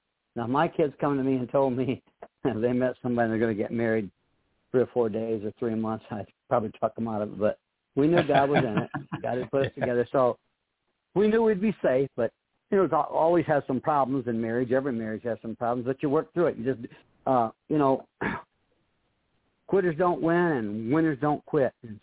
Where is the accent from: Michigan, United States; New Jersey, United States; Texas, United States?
Michigan, United States; Lansing; Okay, I was born in Lansing, Michigan, and I grew up on the north side of town.